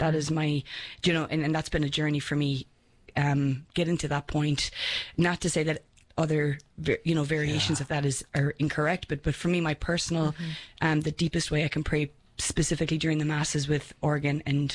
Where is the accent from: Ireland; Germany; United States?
Ireland; Born and bred in Ireland, would you believe?